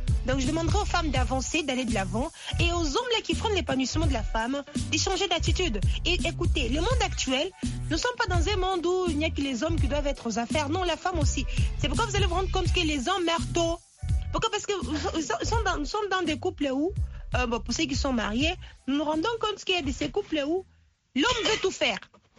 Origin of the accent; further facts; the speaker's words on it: DR Congo; ici chez nous en RDC